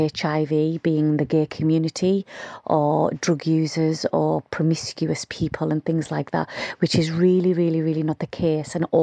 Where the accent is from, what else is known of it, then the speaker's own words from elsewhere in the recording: Whitehaven, North West England, United Kingdom; I'm 46 years old and I'm from Whitehaven